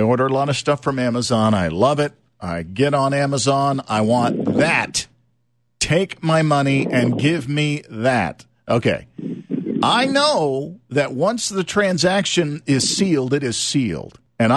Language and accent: English; Louisiana, United States; But I didn't know this, and I come from Louisiana.